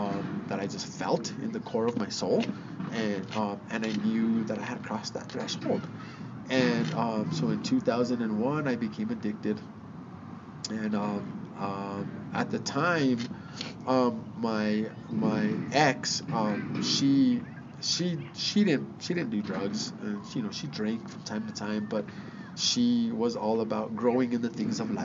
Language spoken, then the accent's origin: English; Espanola, New Mexico, United States; I was born and raised here in Espanola, New Mexico. I graduated from Espanola Valley High in 1996.